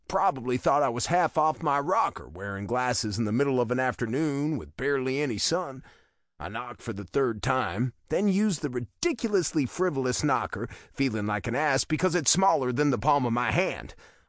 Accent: Texas, United States; It comes from growing up in Texas, on a ranch, being given responsibility at a young age.

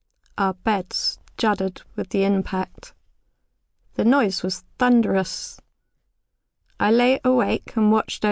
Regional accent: Portishead, South West England, United Kingdom; also born or lived in Bristol; I was born in Bristol and spent the first years of my life within sight of the sea. We lived in Portishead

